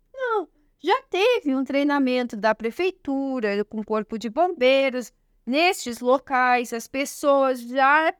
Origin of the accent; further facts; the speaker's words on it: Rio Grande do Sul, Brazil; Nós somos do Rio Grande do Sul.